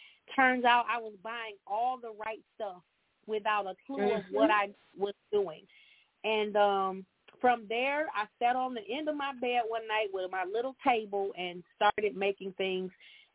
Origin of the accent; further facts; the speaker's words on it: Michigan, United States; during my book launch this Saturday here in my hometown in Michigan